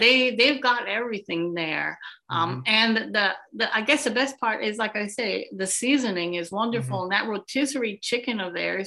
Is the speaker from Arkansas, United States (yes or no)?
no; Wisconsin, United States; also born or lived in Miami; I'm originally from Wisconsin. I lived in Miami up until like 2 years ago when the pandemic started.